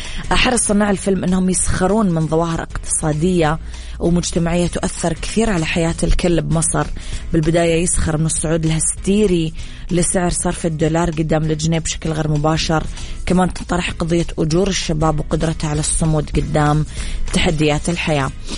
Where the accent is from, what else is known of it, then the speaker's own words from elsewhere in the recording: Dammam, Eastern Province, Saudi Arabia; عندنا بالدمام ما عمره نضحكنا معاه، كله زحمة